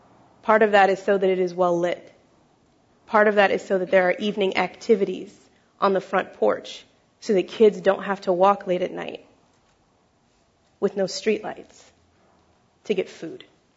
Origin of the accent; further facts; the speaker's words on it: Los Angeles, California, United States; as a young African American, a woman growing up in Los Angeles.